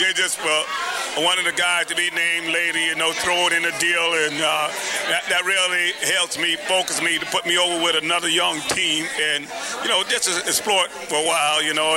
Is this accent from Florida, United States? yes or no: yes; Miami, Florida, United States; I'm from Miami, Florida.